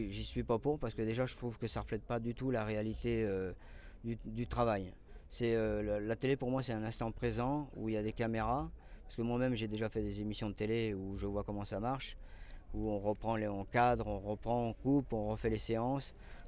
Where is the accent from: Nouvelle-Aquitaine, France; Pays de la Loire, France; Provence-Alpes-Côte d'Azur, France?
Pays de la Loire, France; Pornic; je suis de Pornic, un petit village, on appelle ça un petit village coincé entre la Vendée et la Bretagne. Je peux même dire que je suis le dernier port breton avant la Bretagne. Et bah, je suis assez fier de mes origines